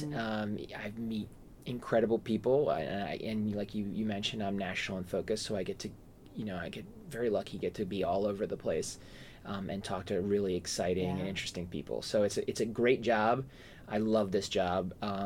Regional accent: New Jersey, United States; now in New York City, United States; I live in New York City. I'm from New Jersey originally, but I've lived here longer than I lived in New Jersey.

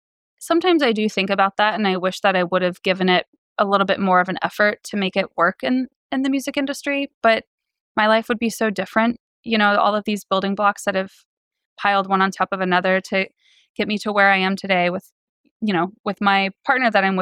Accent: Dayton, Ohio, United States; this growth that was happening in my hometown. So decided to move back to Dayton

